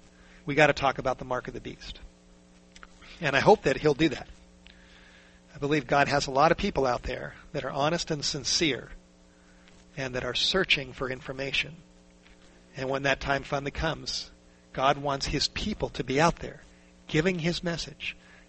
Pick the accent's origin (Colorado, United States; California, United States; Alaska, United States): California, United States; North Hollywood; Growing up in the Hollywood Hills, growing up in the North Hollywood area, and not growing up in a Christian home.